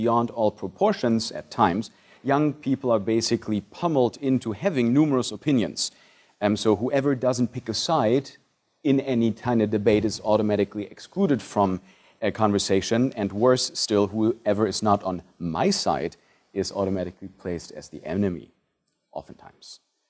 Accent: Germany; also born or lived in Italy; So I am not English, obviously. I'm German, and I follow the politics there more than I do here. I also lived in Italy for 15 years

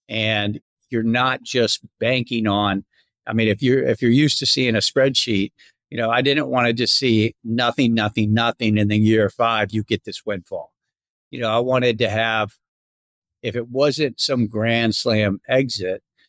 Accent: Tampa, Florida, United States; I'm from Tampa, Florida. I didn't go to college.

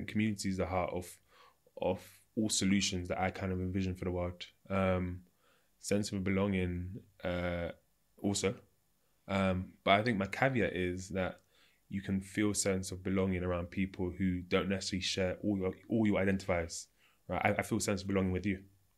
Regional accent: United Kingdom; So there was definitely a lot of pride growing up in being Jamaican, and I saw lots of Jamaican culture in Britain.

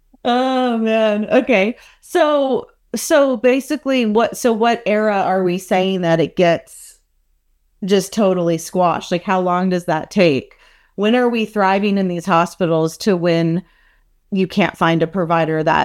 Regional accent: Florida, United States; I'm from Florida and we spent a lot of time in Mexico

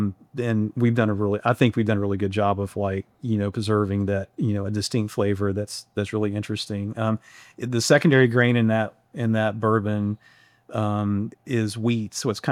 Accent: Kentucky, United States; So, like I said, I grew up in Kentucky, and, after college, I was living in Louisville

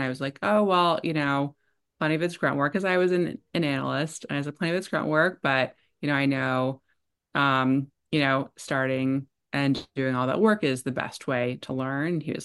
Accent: New Jersey, United States; So I grew up in New Jersey, and which I live in now. I was out of New Jersey for a bit, but came back home.

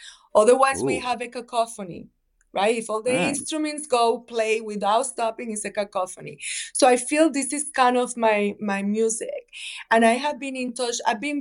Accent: Puerto Rico; And, you know, I'm from Puerto Rico, I'm from the Caribbean.

